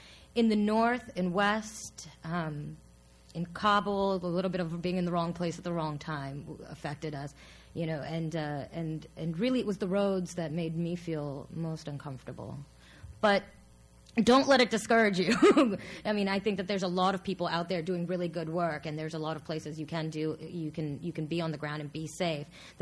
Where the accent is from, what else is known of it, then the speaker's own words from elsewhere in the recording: India; my sort of background, ethnic background, helps because I'm from India